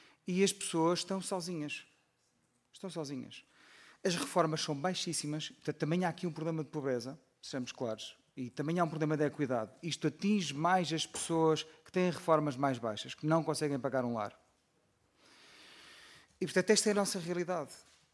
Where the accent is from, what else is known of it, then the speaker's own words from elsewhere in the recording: Barcelos, Norte, Portugal; Eu venho de uma aldeia, cresci numa aldeia em Barcelos